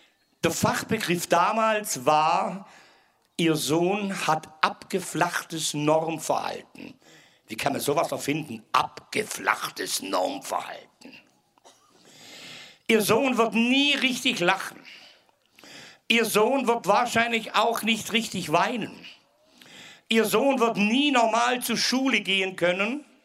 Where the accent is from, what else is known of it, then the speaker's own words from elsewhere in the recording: Ulm, Baden-Württemberg, Germany; born there; Ihr Lieben, ich bin in Ulm geboren.